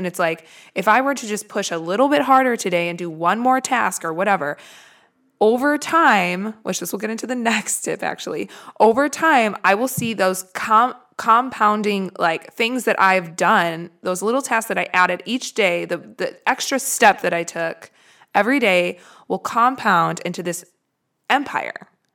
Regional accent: Wisconsin, United States; I'm from Wisconsin, for all of you who don't know that yet.

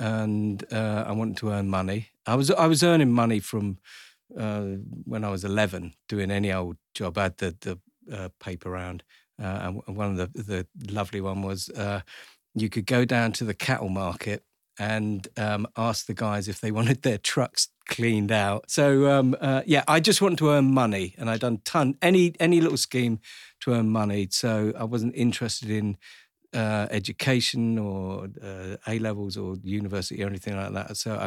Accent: King's Lynn, East of England, United Kingdom; I grew up just outside King's Lynn in Norfolk. I'm another hick from the sticks.

